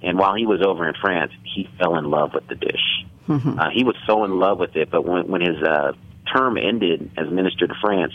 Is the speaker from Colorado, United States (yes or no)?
yes; Denver, Colorado, United States; So I am now in my hometown of Denver, Colorado.